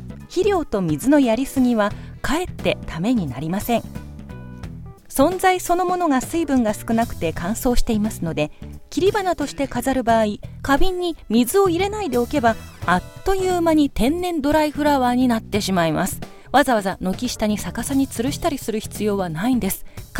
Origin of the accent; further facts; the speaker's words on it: Gunma, Japan; 私の実家は群馬県の、しかも南部なものですから、お分かりですよね。日本で最も暑い地域の一つに数えられておるところなわけですね。